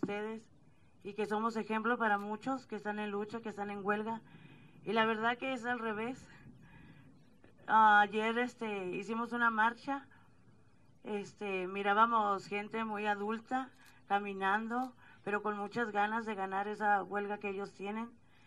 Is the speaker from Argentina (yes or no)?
no; Matamoros, Tamaulipas, Mexico; venimos de Matamoros, Tamaulipas.